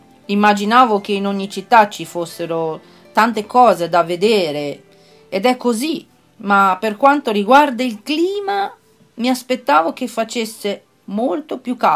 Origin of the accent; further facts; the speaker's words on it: Lima, Peru; moved away as an adult; now in Italy; vengo dal Sud America e sono peruviana, di Lima, ma le mie origini sono italiane. Ho vissuto in Perù fino a quando avevo 25 anni e poi ho deciso di venire in Italia.